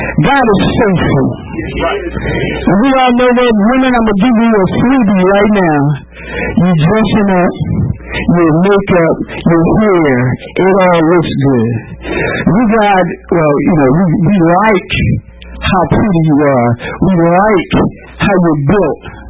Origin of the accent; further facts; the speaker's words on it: Philadelphia, Pennsylvania, United States; my pops' people were from North Philly. So I've been exposed to North Philly as a youngin', and I'm coming from Mount Airy. In Mount Airy, we got trees, we got grass.